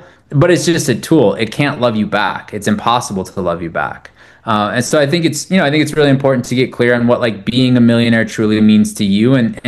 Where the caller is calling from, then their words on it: Austin, Texas, United States; I mean, I'm calling in from Austin